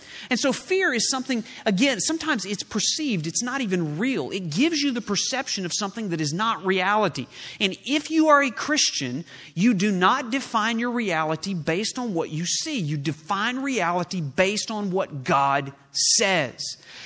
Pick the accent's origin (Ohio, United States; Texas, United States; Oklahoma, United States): Oklahoma, United States; I am from Oklahoma